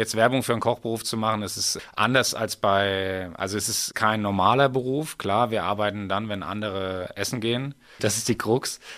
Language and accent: German; Ebernburg, Rhineland-Palatinate, Germany; also born or lived in Bad Kreuznach; Also ich komme aus Bad Kreuznach oder bin in Bad Kreuznach geboren und bin im schönen Ebernburg aufgewachsen.